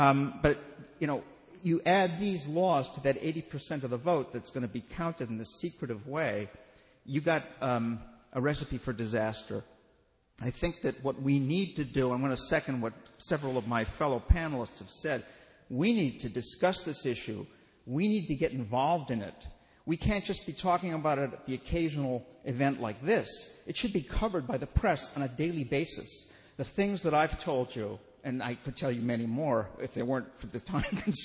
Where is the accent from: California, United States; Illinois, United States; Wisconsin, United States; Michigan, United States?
Illinois, United States; Chicago; I would be just as uneasy, because I'm from Chicago.